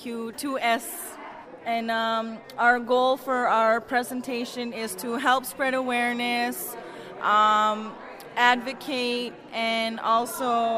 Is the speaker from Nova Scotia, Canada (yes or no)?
yes; Eskasoni, Nova Scotia, Canada; I'm one of the students for the Mi'kmaq Maliseet Bachelor Social Work Program. I'm from Eskasoni First Nation.